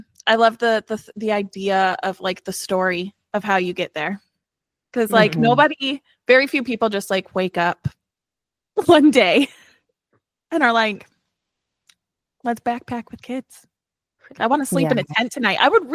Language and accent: English; New York, United States; now in Georgia, United States; so I grew up in New York, where like summertime is your adventure exploring time, you know, but now like in Georgia, like summertime is when you bunker down.